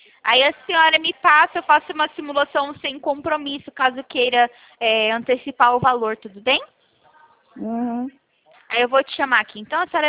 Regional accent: Araras, São Paulo, Brazil; Eu sou aqui de Araras, interior de São Paulo.

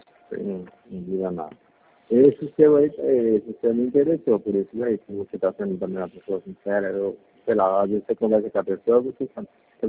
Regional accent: Santa Fé do Sul, São Paulo, Brazil; now in São Bernardo do Campo, Brazil; Eu sou de Santa Fé do Sul.

